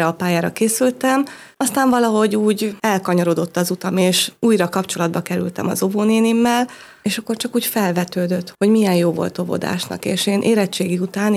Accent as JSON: {"language": "Hungarian", "town": "Balotaszállás", "region": "Bács-Kiskun", "country": "Hungary", "tie": "born there", "said": "Hát én nem kiskunhalasi vagyok, Balotaszálláson születtem, és nagyon szép gyerekkorom volt."}